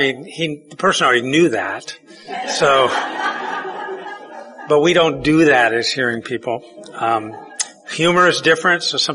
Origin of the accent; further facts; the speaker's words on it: Wooster, Ohio, United States; I grew up in Worcester, Ohio, small town, you know, had everything that I needed, but I was always bored to death.